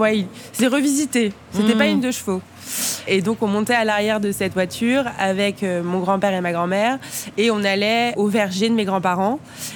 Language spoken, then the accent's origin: French; Bourgogne-Franche-Comté, France; Alors, je ne viens pas du tout du Lot-et-Garonne, je viens de Franche-Comté.